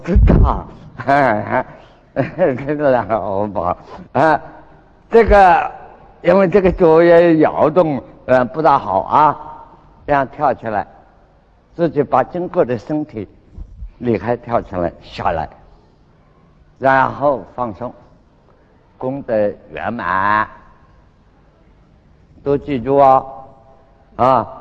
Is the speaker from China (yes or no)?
yes; China; 那我们中国人叫兰花手印